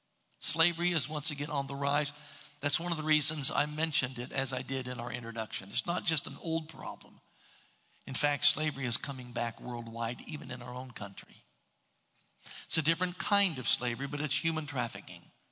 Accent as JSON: {"language": "English", "region": "Ohio", "country": "United States", "tie": "born or raised there", "said": "she lives up in Westerville, Ohio, a suburb of my hometown"}